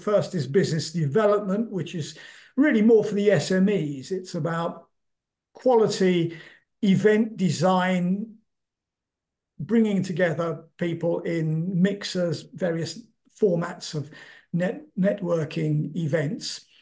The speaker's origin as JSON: {"language": "English", "region": "London", "country": "United Kingdom", "tie": "born there", "said": "So I was born in London. Both of my parents were Polish emigres who ended up in the UK after the end of the Second World War"}